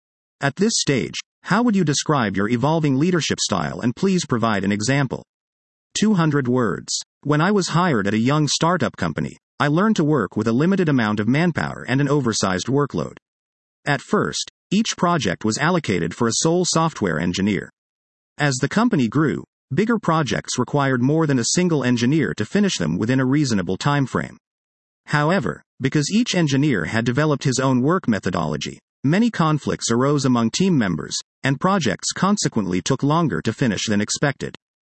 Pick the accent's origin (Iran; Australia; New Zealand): Iran; English is a second language; also born or lived in Mexico / United States; Growing up in Iran and having lived in Mexico and the US